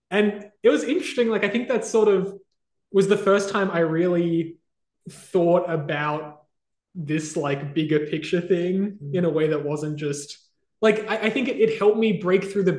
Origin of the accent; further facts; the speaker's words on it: Sydney, New South Wales, Australia; I grew up in Sydney, been living in Sydney a long time.